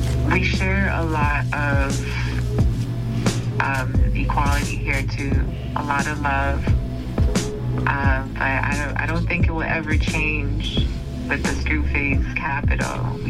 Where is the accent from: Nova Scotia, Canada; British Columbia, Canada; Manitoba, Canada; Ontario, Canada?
Ontario, Canada; Toronto; Toronto is a very diverse city. You can meet, like, anyone around the world just from being in this small city. You will meet the world. We are very multicultural.